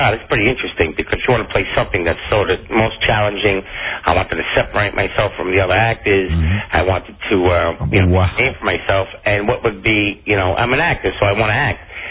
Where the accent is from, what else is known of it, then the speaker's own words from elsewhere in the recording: Brooklyn, New York, United States; Oh, growing up in Brooklyn, I don't know.